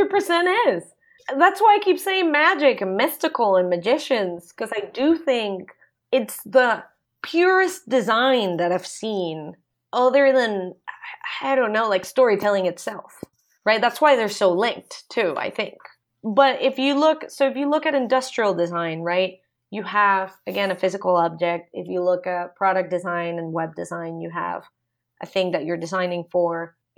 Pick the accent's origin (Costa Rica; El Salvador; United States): Costa Rica; most Central American countries, I'm from Costa Rica, when most Central American countries celebrate independence.